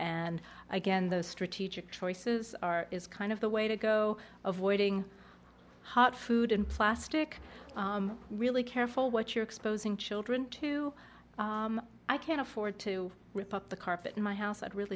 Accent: Northeast, United States; I'm from the Northeast, so maybe I have sort of Yankee, sort of thrifty in me.

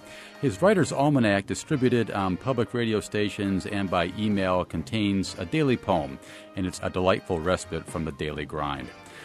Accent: Stillwater, Minnesota, United States; People who know me know I'm a deeply invested fan, and I hail from Stillwater, Minnesota.

